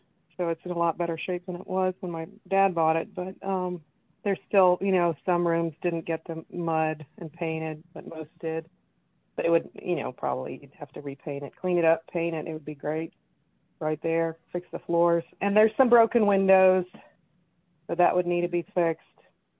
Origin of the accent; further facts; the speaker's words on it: Virginia, United States; Yeah, I'm a refugee. I say I'm a refugee from Northern Virginia.